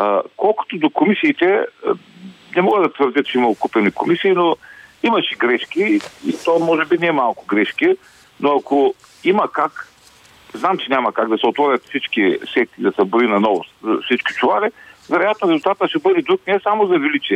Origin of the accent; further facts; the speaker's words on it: Turkey; съм от Турция.